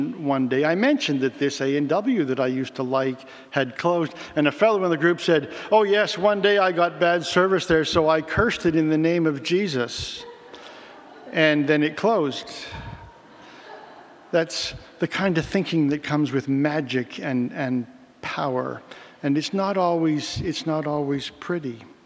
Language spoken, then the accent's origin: English; Mississauga, Ontario, Canada; When I was growing up in Mississauga, there was an A&W drive-in restaurant right where Lakeshore Road goes over the Credit River.